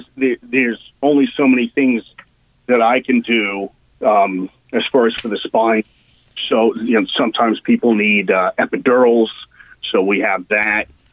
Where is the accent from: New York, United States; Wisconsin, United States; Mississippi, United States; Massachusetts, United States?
New York, United States; Dix Hills; I grew up in Long Island. Grew up in Dix Hills.